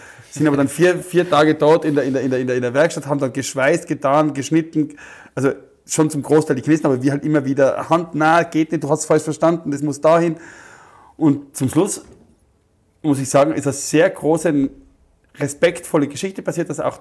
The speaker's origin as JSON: {"language": "German", "country": "Austria", "said": "Ich habe gesagt, ich bin aus Österreich"}